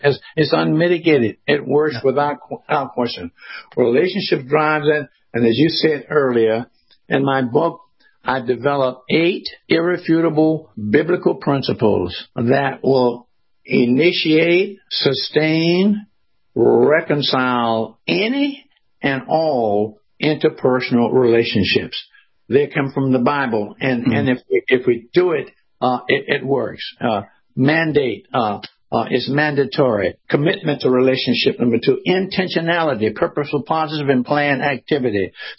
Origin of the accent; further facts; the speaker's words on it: Jacksonville, Florida, United States; He was from Florida, and I was from Florida.